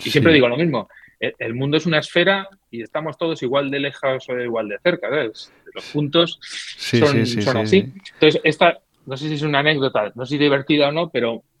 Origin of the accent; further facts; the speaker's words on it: La Rioja, Spain; ya te he dicho que soy riojano y tengo pensamiento en racimo.